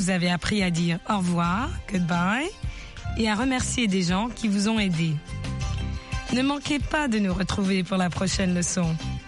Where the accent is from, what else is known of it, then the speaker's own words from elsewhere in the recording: Kenya; I grew up with a lot of bicycles where I grew up in Kenya.